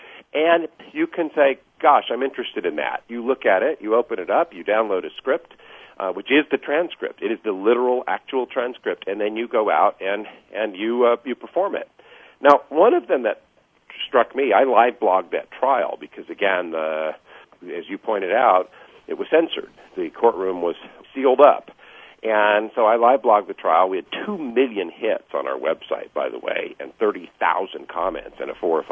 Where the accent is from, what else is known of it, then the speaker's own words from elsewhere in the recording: Tennessee, United States; I grew up in East Tennessee